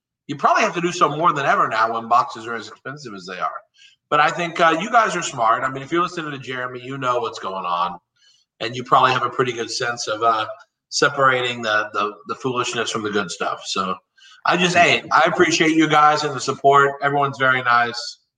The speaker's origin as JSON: {"language": "English", "region": "Texas", "country": "United States", "said": "I'm from Texas. Hard food doesn't suck. I know this isn't Texas."}